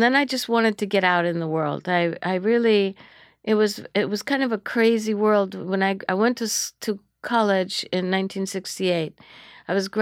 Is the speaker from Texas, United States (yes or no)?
no; Lorain, Ohio, United States; Grew up in Ohio. Lorain, Ohio.